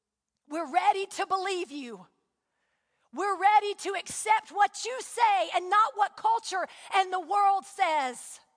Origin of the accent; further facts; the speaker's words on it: Huntsville, Alabama, United States; I grew up in Huntsville, Alabama.